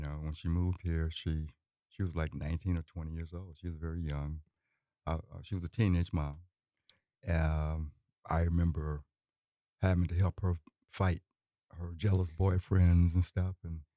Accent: Louisiana, United States; born or raised there

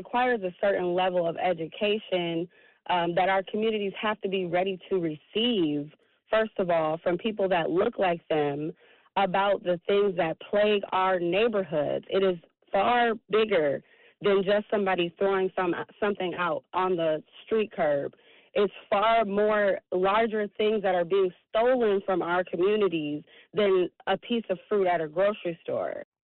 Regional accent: Milwaukee, Wisconsin, United States; I am from Milwaukee.

